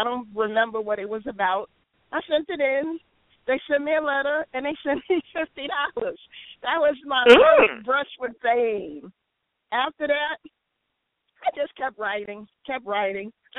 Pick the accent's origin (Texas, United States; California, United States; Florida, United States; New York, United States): New York, United States; Because I'm from New York.